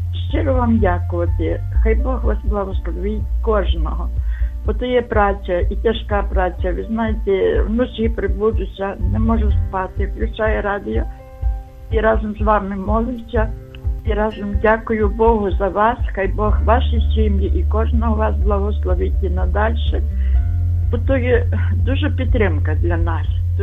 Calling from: Lviv, Lviv Oblast, Ukraine; Вітаю, я з Львова.

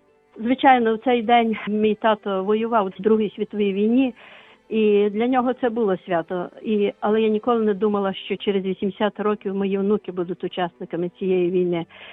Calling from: Lviv, Lviv Oblast, Ukraine; Я з України, зі Львова.

